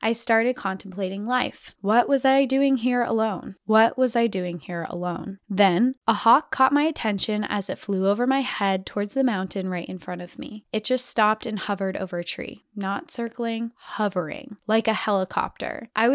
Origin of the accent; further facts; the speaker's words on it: Georgia, United States; also born or lived in Colorado; I was born in Colorado, where both sides of our family would come together in the mountains for picnics and a dip in the river, but that was it. I was raised in Georgia